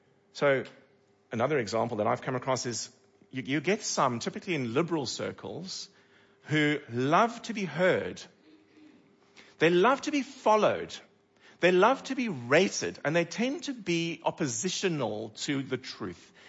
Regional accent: Cape Town, Western Cape, South Africa; I'm originally from Cape Town.

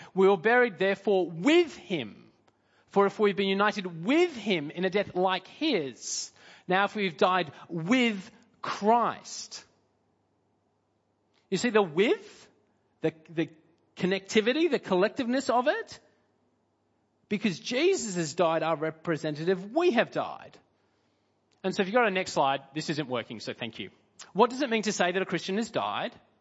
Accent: Australia; I'm an Aussie and they are our representative.

